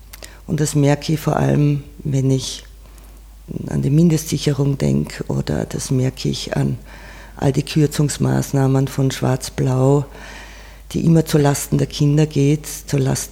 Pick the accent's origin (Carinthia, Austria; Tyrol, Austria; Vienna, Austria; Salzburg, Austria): Carinthia, Austria; Bei uns in Kärnten, wo ich aufgewachsen bin, dann sind es Erinnerungen an früher, dann ist es ein Zuhause.